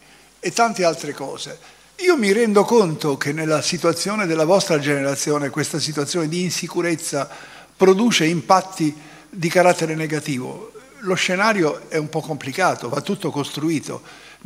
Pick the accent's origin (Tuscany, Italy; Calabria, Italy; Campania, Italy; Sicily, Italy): Sicily, Italy; io sono siciliano